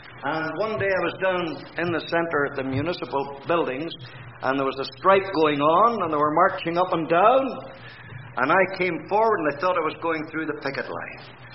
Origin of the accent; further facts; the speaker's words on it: Canada; I'm always thankful every day that I'm a Canadian.